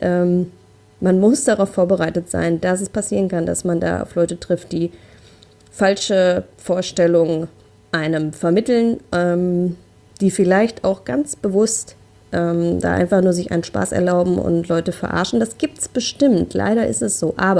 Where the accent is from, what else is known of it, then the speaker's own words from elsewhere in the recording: Essen, North Rhine-Westphalia, Germany; Also ich komme hier aus dem Ruhrgebiet, wir haben hier in Essen Frauenpartys